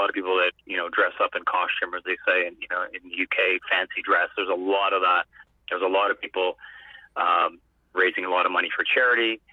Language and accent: English; Alberta, Canada; Then I moved back to Canada and, actually strangely enough, even though I'm Canadian, I'm from Alberta